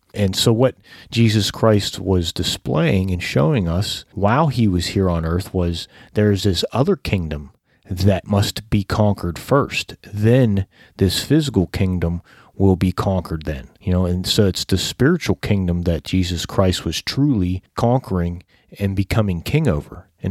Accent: United States; You know, though I'm from America, my flesh loves America

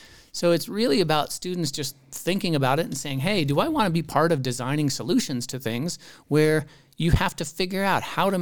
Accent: Colorado, United States; you know, I'm from the San Luis Valley, but there's someone here from Loveland, and we get to talk with them.

